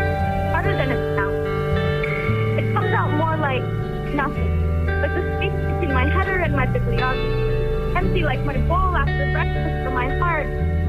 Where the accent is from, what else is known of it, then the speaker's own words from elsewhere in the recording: Portland, Oregon, United States; Oregon, but I love the Pacific Northwest.